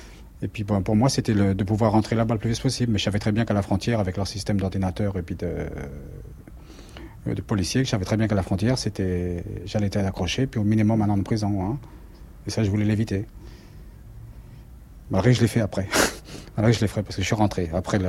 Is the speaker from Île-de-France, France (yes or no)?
yes; Paris, Île-de-France, France; born there; c'est ma ville parce que je suis né à Paris